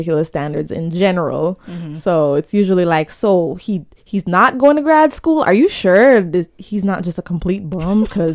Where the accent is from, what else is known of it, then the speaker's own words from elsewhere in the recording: Jamaica; And then you have my family. We're from Jamaica.